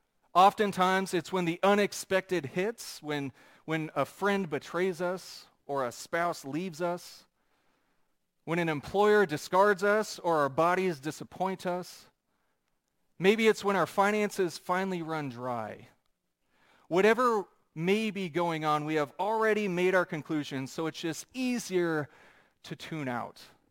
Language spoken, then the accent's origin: English; Wathena, Kansas, United States; If I were to say, I am from Wathena, Kansas, show of hands, would anybody have any idea what that is?